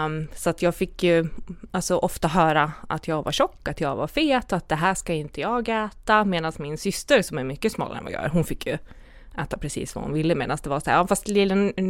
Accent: Dalarna County, Sweden; Jag kom ju från Dalarna, jag lyftade till Uppsala, jag lyftade till Hultsfred, jag lyftade till Stockholm, alltså jag var överallt.

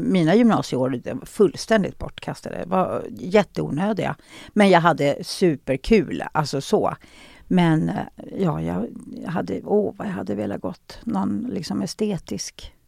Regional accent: Solna, Stockholm County, Sweden; Mamma och pappa är bördiga ifrån Dalarna, Ludvika. Men vi bodde i Solna, så där är jag uppväxt, utanför Stockholm. Men vi tillbringade all ledig tid uppe i Ludvika

